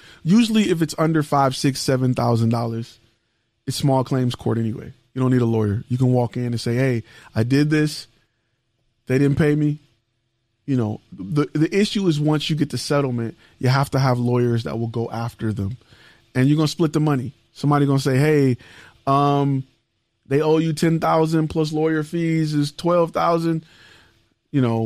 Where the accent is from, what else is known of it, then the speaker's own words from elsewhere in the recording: Detroit, Michigan, United States; I'm from Detroit. And I come from a place where we handle these problems differently.